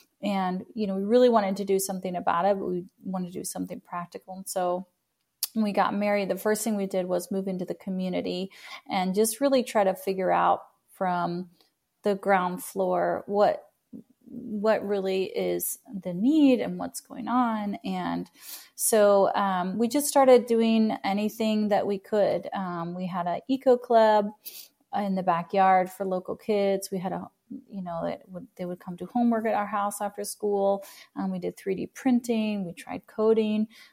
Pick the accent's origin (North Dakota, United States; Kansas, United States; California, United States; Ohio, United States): Kansas, United States; And for a lot of people, I grew up in Kansas, it was like, you know, a lot of the guys were rejected by their families.